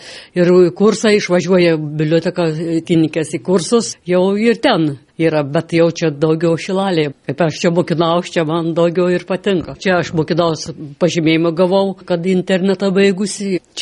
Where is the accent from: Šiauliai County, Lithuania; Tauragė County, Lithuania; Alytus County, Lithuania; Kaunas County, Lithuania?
Tauragė County, Lithuania; Gineikiai; Aš iš Gineikiuose, Gineikiuose yra biblioteka.